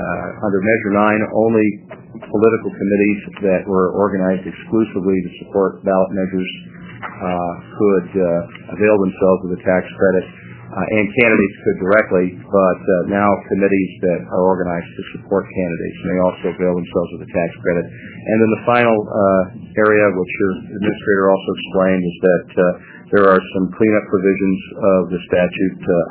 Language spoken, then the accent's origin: English; Portland, Oregon, United States; I'm an attorney from Portland.